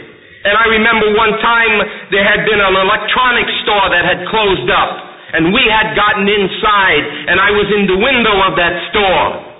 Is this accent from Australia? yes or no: no; Bronx, New York, United States; I was born in the Bronx. That's why I talk this way, if anyone's wondering. I was born in the Bronx in 1951, and I grew up in an area of the Bronx where street gangs were very prominent.